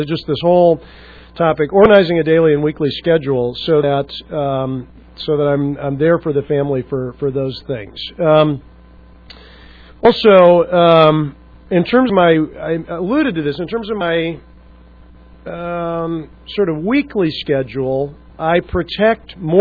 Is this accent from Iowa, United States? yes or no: no; Wheaton, Illinois, United States; I grew up in Wheaton, Illinois, where there's a lot of Christian ministry going on.